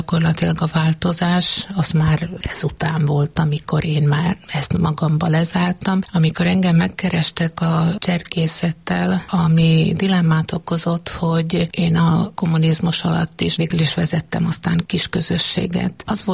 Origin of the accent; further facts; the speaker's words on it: Šamorín, Trnava Region, Slovakia; somorjai származású vagyok, és a közösségi élet pedig inkább Szerdahelyhez köt.